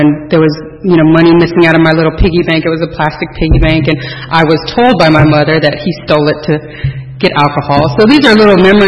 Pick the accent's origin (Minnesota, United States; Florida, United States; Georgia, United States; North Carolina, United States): Georgia, United States; Columbus; born there; also born or lived in South Korea; Well, I was born in July 78 in Columbus, Georgia, not too far from here. My parents, my mom's from Korea. When I was born here, we moved back over there.